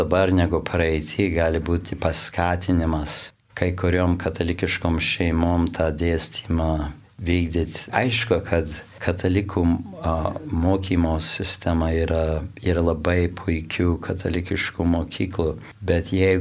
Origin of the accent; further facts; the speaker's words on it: Chicago, Illinois, United States; aš jau gimęs ir augęs Čikagoje ir mano vaikai jau, reiškia, antrą kartą gimę Amerikoje